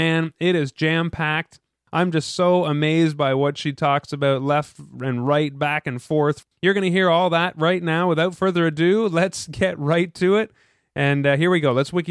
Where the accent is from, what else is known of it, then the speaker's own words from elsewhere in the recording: Ottawa, Ontario, Canada; So growing up in Ottawa, that's cool. That's a thing we have in common.